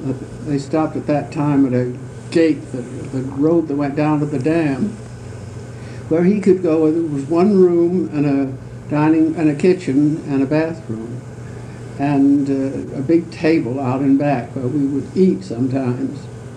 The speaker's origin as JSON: {"language": "English", "town": "San Rafael", "region": "California", "country": "United States", "tie": "born there", "said": "Well, I was born in San Rafael."}